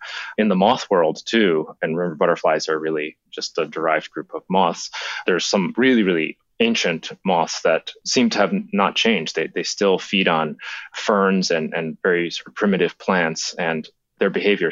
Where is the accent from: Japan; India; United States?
Japan; growing up in Japan, I read about this butterfly when I was a kid.